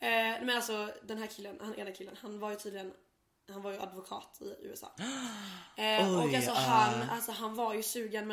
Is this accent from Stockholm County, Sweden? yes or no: no; Blekinge, Sweden; Nej, alltså jag är ju typ från Skåne.